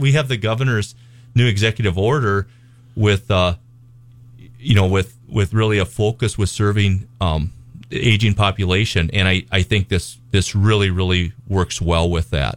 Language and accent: English; Winthrop, Minnesota, United States; now in New Ulm, United States; Yeah, I really like serving in this area. I grew up in the Winthrop area.